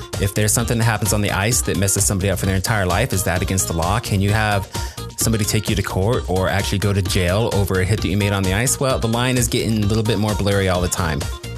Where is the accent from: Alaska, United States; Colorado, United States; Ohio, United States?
Colorado, United States; about every team that we have in Colorado. Rockies, Nuggets, Broncos, Avs, Mammoth, Rapids, I like my hometown teams, and I am absolutely a homer.